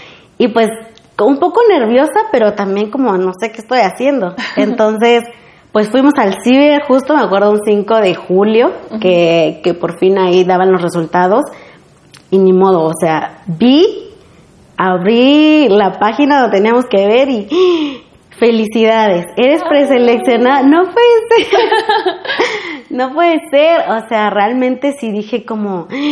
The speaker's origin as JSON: {"language": "Spanish", "town": "Ayutla", "region": "Guerrero", "country": "Mexico", "said": "soy originaria de Guerrero, específicamente del municipio de Ayutla, en la Costa Chica."}